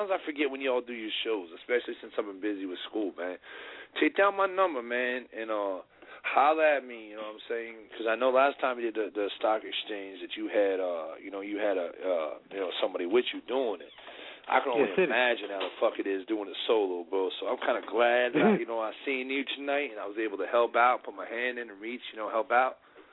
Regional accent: New Jersey, United States; Jersey? Oh, shit. My hometown. Where? Oh, shit. That's my state.

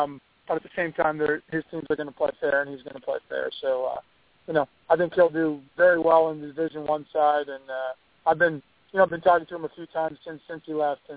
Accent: Canada; now in United States; I'm originally from Canada, so I like to go up and spend a few weeks up there

